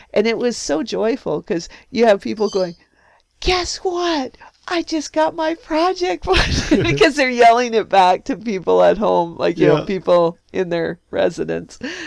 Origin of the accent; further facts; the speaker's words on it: North Carolina, United States; So we get on there, and so you say, hello, and … I'm from North Carolina.